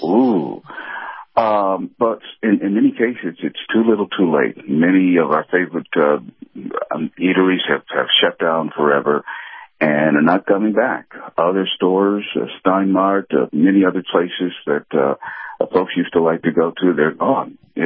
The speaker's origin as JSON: {"language": "English", "region": "Ohio", "country": "United States", "tie": "born or raised there", "said": "if you go to my home state of Ohio or go in the other direction to Indiana"}